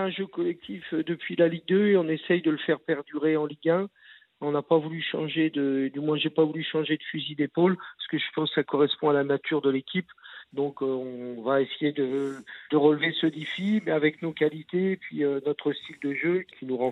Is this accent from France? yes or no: yes; Grand-Quevilly, Normandy, France; Alors, je dis Quevilly, est-ce que je suis normand ? Et puis, j'étais au lycée à Grand-Quevilly